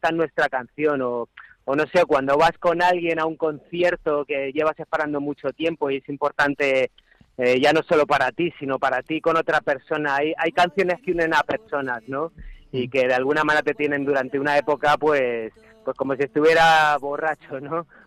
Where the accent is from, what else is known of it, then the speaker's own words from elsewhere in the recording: Madrid, Community of Madrid, Spain; soy de Madrid.